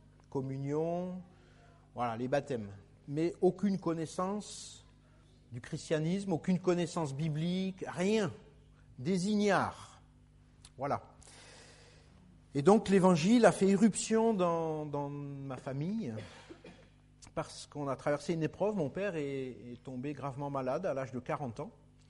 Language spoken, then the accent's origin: French; Normandy, France; Donc je suis né en Normandie, dans une famille catholique païenne.